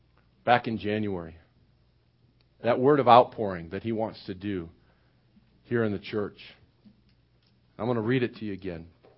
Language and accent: English; United States; I know as good American men and women, we like to compartmentalize everything